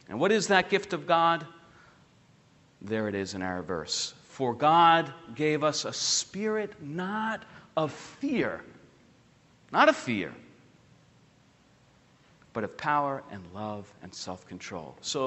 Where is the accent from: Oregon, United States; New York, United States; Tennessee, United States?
New York, United States; Queens; Now, I grew up in Queens, New York, and so I don't have a ton of experience camping.